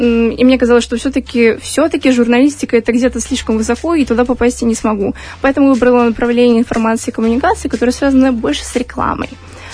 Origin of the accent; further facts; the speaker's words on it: Gomel, Gomel Region, Belarus; Ну, все-таки я сама из Гомеля.